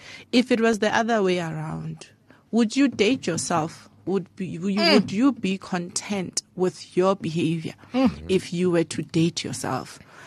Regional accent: Soshanguve, Gauteng, South Africa; I'm from Sosha Mguve

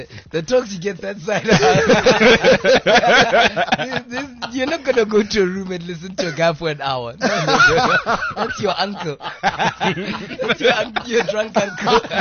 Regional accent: Polokwane, Limpopo, South Africa; I mean, I'm from Polokwane, Flora Park.

